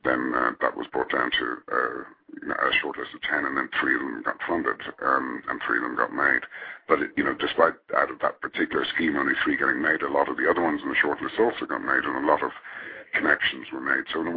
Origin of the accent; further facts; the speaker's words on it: Dublin, Leinster, Ireland; Yeah, I'm from Dublin